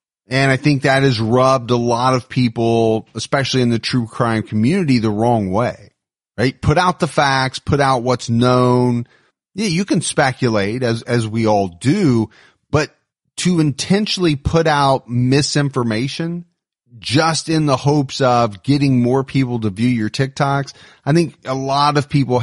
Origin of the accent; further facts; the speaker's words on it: Florida, United States; We're from Florida too and wanted to stop and say hi